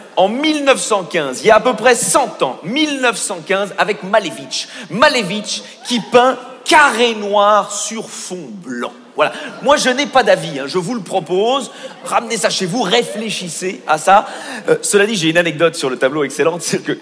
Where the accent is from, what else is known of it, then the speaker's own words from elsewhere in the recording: Belgium; Je suis belge. Voilà, les premiers rires.